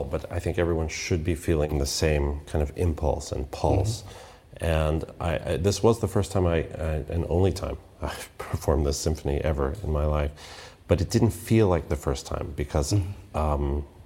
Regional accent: United States; And, you know, I'm an American musician, but I perform a lot of German music.

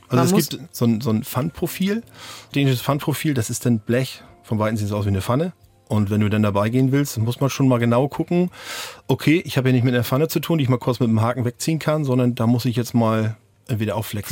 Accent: Germany; ich komme aus Deutschland, sind dänische Schule gegangen, beherrschen die Sprache komplett. So 100%.

